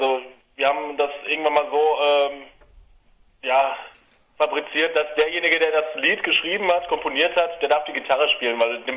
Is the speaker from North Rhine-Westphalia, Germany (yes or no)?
yes; Schwerte, North Rhine-Westphalia, Germany; Ja, also wir kommen alle aus Schwerte